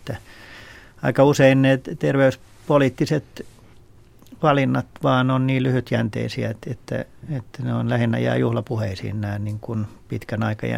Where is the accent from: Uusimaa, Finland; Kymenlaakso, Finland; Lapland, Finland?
Uusimaa, Finland; Espoo; Esimerkiksi mun kotikaupungissa Espoossa on yksi terveysasema